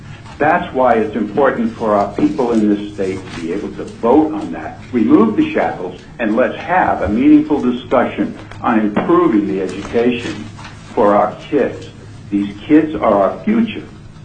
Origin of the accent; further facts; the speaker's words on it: Eagle River, Alaska, United States; I'm from Eagle River, and I've been a resident now for approximately 23 years here.